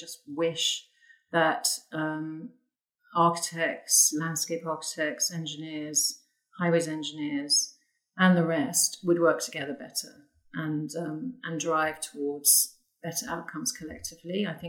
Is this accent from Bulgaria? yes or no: no; King's Lynn, East of England, United Kingdom; I grew up near King's Lynn, so I have lots of deep, deep memories of being in that town.